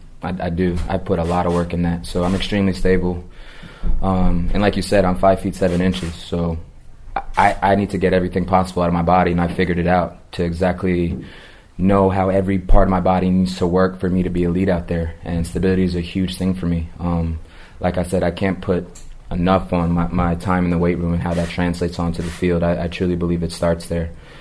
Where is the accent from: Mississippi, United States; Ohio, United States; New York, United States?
New York, United States; that's kind of shows the testament to me being from New York. All the New Yorkers, everyone from my hometown kind of showing up